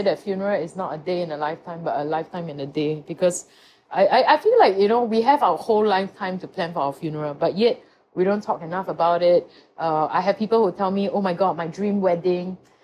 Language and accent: English; Singapore; I'm just Singaporean, yeah.